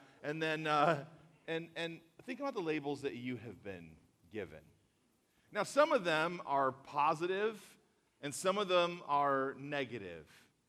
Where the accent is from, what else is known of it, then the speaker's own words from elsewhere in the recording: California, United States; Last night I told you I was from California.